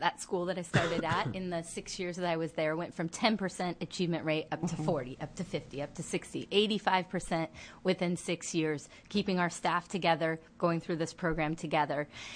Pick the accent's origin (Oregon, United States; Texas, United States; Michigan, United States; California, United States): Oregon, United States; Bend; things we needed training in that I wouldn't have had coming from growing up in Bend.